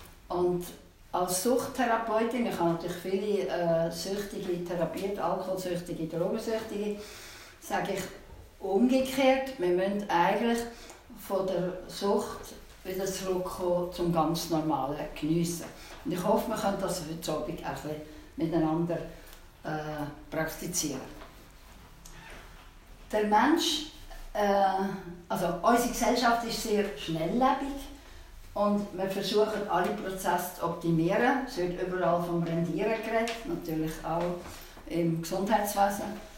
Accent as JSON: {"language": "German", "region": "Aargau", "country": "Switzerland", "tie": "born or raised there", "also_born_or_lived": "United States", "said": "Ich bin 80 bin ich aus Amerika zurückgekommen in den Kanton Aargau, in meinem Heimatkanton, als wo ich aufgewachsen bin"}